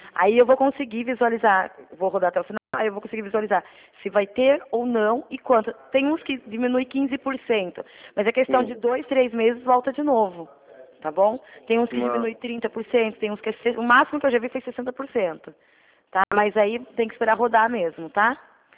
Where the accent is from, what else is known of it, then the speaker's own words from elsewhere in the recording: Capivari, São Paulo, Brazil; Eu sou daqui de Capivari.